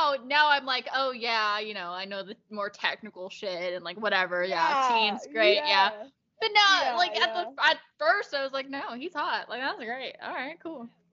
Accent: Las Vegas, Nevada, United States; I'm a VGK fan. I'm from Vegas.

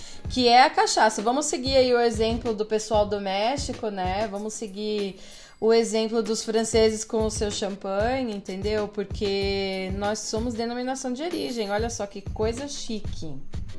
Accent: São Paulo, Brazil; Eu sou do interior de São Paulo, né? Dá pra perceber, porque às vezes eu falo umas portas, assim, umas palavras assim.

